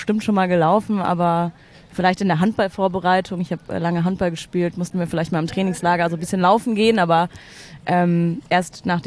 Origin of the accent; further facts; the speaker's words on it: Berlin, Germany; Und bin schon immer in Berlin.